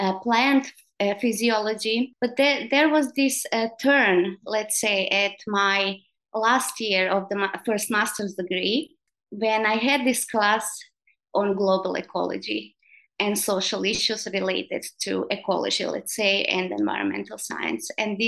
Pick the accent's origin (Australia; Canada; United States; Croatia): Croatia; English is a second language; Yeah, originally I'm from Croatia.